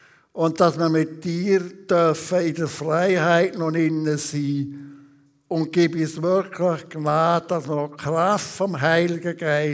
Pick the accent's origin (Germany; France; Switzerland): Switzerland; wie ist man doch gerade als Schweizer, als sogenannte freie Schweizer mit dem Schweizer Pass stolz drauf.